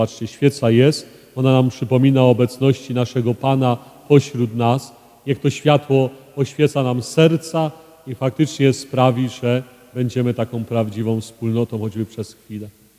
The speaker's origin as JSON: {"language": "Polish", "town": "Bestwina", "region": "Silesian Voivodeship", "country": "Poland", "tie": "born or raised there", "said": "pochodzę z Bestwiny, jak wam coś to mówi, koło Bielska Białej, tam się urodziłem, wychowałem, jestem księdzem lat 13"}